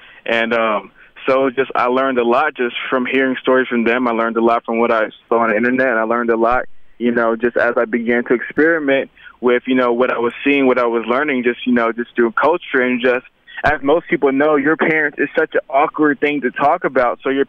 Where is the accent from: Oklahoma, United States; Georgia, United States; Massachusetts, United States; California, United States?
Georgia, United States; Atlanta; also born or lived in New York; My dad is actually Muslim, so, you know, kind of, I grew up in New York and I grew up in Atlanta. Obviously, Atlanta's the best city in the world